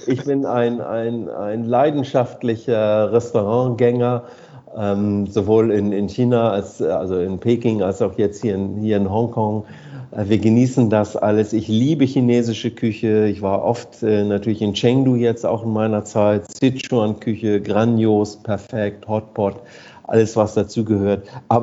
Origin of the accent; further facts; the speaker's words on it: Hamburg, Germany; now in Hong Kong; für mich als Hamburger